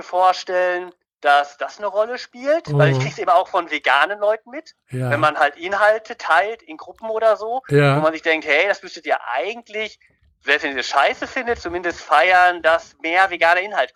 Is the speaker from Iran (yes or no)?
no; Leipzig, Saxony, Germany; Ich komme ja aus Plagwitz